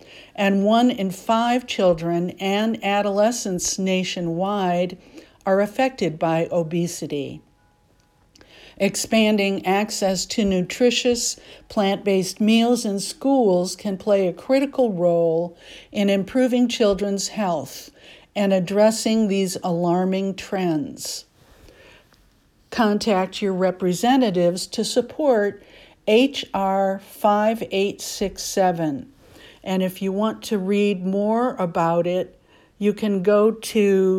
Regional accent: Texas, United States; I grew up in Texas on barbecue, brisket, chicken fried steak, Whataburger, and Mexican food like fajitas and carne asada, and I kept eating that way into adulthood.

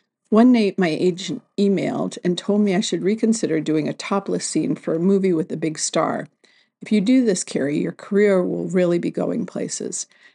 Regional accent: Detroit, Michigan, United States; I was a real theater kid growing up in Detroit, the daughter of an Italian-American father and a Southern mom from Alabama.

